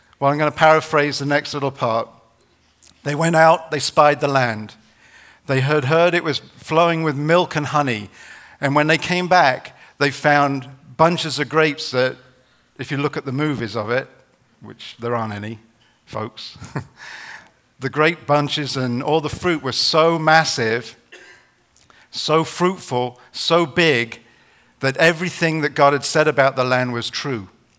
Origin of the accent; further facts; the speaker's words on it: England, United Kingdom; When I was growing up in England, we used to live in this place called the Peak District